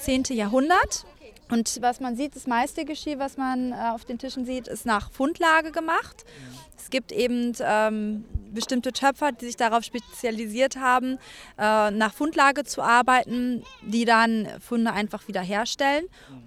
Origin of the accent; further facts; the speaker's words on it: Hiddingsel, North Rhine-Westphalia, Germany; wir kommen aus Hiddingsel.